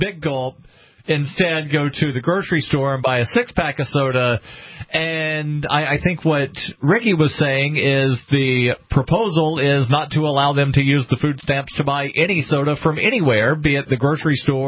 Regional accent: Alabama, United States; So I grew up in Alabama. We call everything Coke.

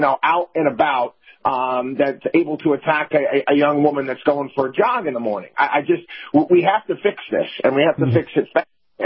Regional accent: Albany, New York, United States; I'm from Albany, New York. That's where I grew up.

